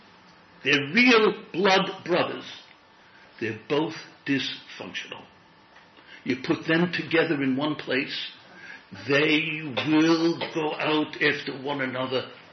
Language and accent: English; Williamsburg, New York, United States; born there; he finds out that I was born in Williamsburg.